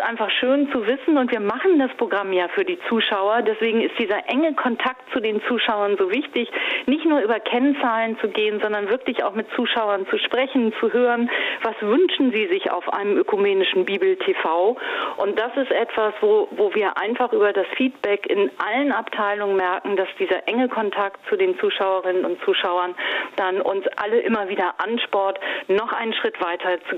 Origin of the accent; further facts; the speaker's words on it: Germany; ich bin 1966 in Deutschland geboren, ich darf meine Meinung frei sagen, ich bin in einer großartigen Zeit groß geworden